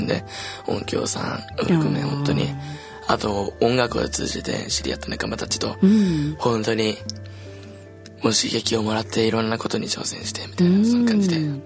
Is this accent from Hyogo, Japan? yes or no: no; Tokyo, Japan; みんなうちなんちで僕が東京出身みたいな感じで